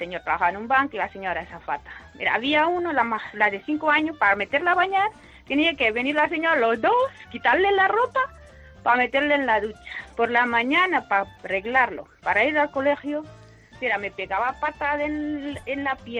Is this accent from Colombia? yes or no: no; Cape Verde; moved away; yo soy de Cabo Verde, llegué aquí, tenía que dejar mis dos hijos en Cabo Verde